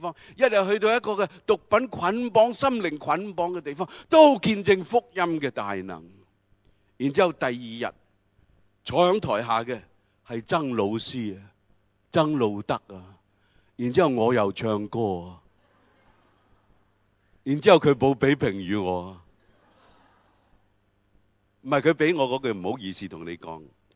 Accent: Hong Kong; 我香港大嘅

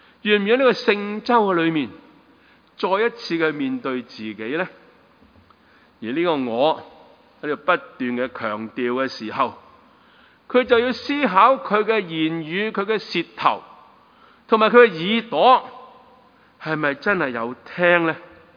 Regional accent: Guangdong, China; accent: Cantonese; 我们广东话我们说踩你的

